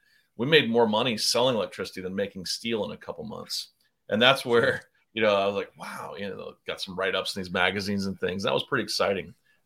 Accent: South Dakota, United States; my world, I grew up in South Dakota, the plant manager.

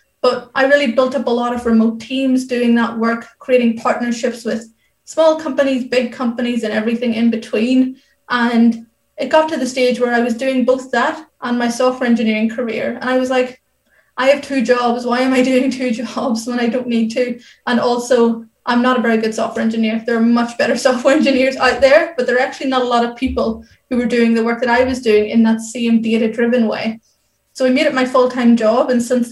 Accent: Ireland; As you can probably tell by my voice, I am Irish. And so I was raised in Ireland, but was adopted at 3 weeks old from Sri Lanka, which is not a place where many Irish people are, as you can imagine.

